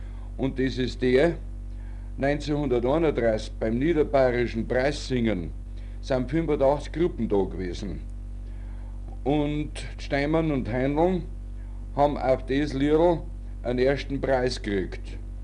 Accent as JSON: {"language": "German", "town": "Grafenau", "region": "Bavaria", "country": "Germany", "said": "bei uns in Grafenau wird's gesungen"}